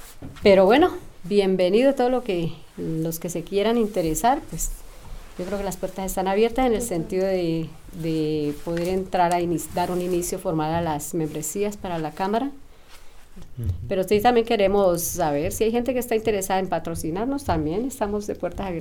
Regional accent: Cali, Valle del Cauca, Colombia; moved away; soy de Cali, Colombia, originaria

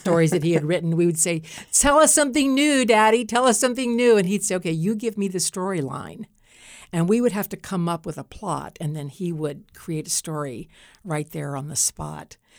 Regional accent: Louisiana, United States; And I grew up in Louisiana, where, I don't know, I think that there's something about that culture of storytelling, particularly with all the Southern dialect, that is particularly meaningful to me.

